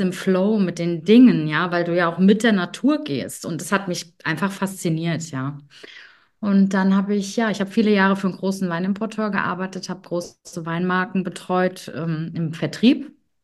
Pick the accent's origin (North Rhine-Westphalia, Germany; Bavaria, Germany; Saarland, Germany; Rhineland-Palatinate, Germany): Rhineland-Palatinate, Germany; Bingen; Rheinhessen, ich komme aus Bingen, das ist in der Nähe von Mainz. Und ja, das ist mitten in einem wunderschönen oder zwischen zwei tollen Weinanbaugebieten sogar, also Rheinhessen und Nahe. Und ich bin praktisch damit aufgewachsen, mit Wein